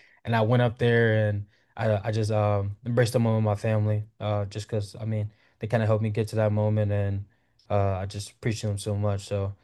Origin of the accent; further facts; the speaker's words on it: LaGrange, Illinois, United States; now in Chicago, United States; So, I mean, I saw like I grew up in LaGrange, but I did some time in Chicago. I live in Chicago too.